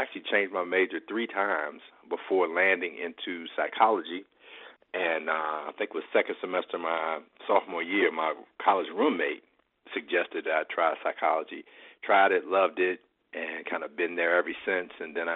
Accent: Arlington, Virginia, United States; I was born in Arlington, Virginia. I spent all of my childhood there and then went off to college in 1984.

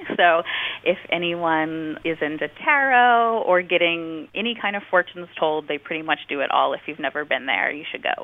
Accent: New Orleans, Louisiana, United States; So I didn't know a ton about fantasy, but I grew up in New Orleans. I love ghost stories.

